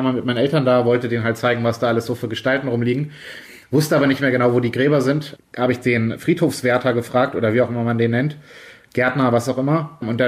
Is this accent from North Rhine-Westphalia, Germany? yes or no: no; Schleswig-Holstein, Germany; Aumühle ist quasi um die Ecke von meinem Heimatort in der Nähe von Hamburg auf einem Waldfriedhof, relativ großes Grab.